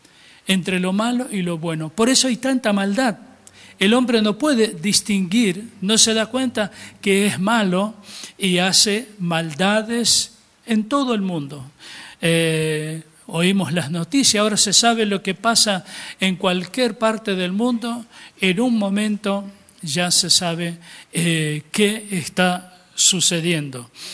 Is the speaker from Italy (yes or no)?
no; Argentina; born there; Y bueno, y allí empezaron a trabajar y nacimos 10 hijos más en Argentina.